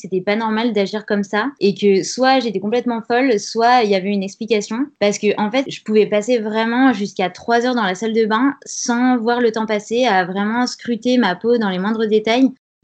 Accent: Grenoble, Auvergne-Rhône-Alpes, France; J'ai 29 ans, je viens de Grenoble

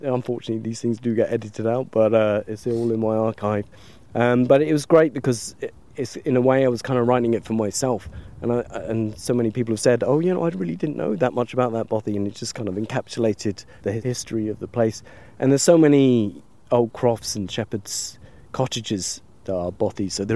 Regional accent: England, United Kingdom; I am English, but I feel like I'm an honorary Scot.

